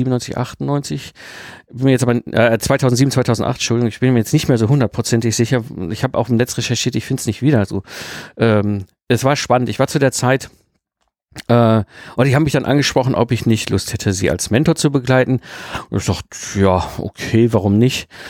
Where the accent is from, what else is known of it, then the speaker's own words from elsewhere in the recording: North Rhine-Westphalia, Germany; Ich bin ja im Ruhrpott geboren und groß geworden, also so schön zwischen Kohle und Stahl.